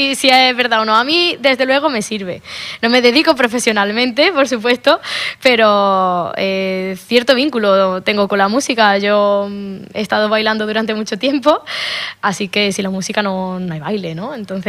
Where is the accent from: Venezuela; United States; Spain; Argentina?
Spain; Andalusia; yo vengo de un pueblo de Jaén, ¿no? El olivar, sé que en Jaén es lo que prima, ¿no?